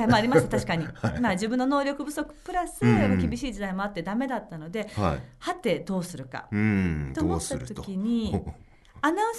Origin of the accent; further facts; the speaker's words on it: Nagoya, Aichi, Japan; 私地元名古屋なんですけども